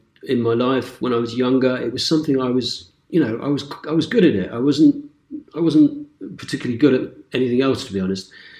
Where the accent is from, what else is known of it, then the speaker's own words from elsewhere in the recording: Whitstable, South East England, United Kingdom; I grew up in Whitstable. I think that was a good place to grow up because a lot of people were very into music.